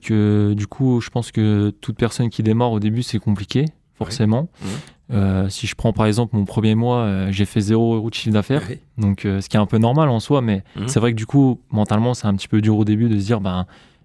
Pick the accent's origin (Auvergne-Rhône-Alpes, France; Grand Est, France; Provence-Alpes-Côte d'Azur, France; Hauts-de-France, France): Grand Est, France; je viens aussi des Vosges de base. Et du coup, je travaille en fait un petit peu dans les Vosges et un petit peu sur Nancy.